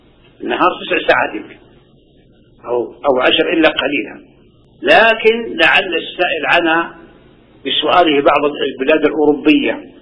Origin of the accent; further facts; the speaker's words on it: Saudi Arabia; حتى عندنا في السعودية أحيانا الصيام عندنا يصل إلى 15 ساعة وزيادة